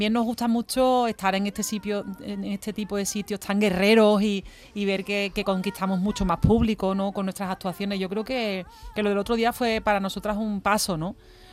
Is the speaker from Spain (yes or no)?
yes; Mairena del Aljarafe, Andalusia, Spain; now in Barcelona, Spain; no, yo soy de Mairena del Jarafe.